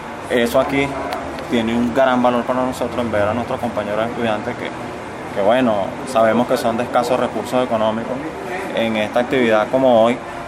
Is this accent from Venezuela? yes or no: yes; Venezuela; Nuestro deber como venezolano, nacionalista, tradicionalista, bolivariano